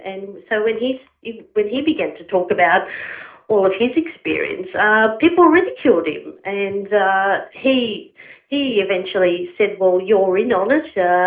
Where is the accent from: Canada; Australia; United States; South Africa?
Australia; Blue Mountains, New South Wales; And I grew up in the Blue Mountains, which is just outside of Sydney, and it's completely honeycombed.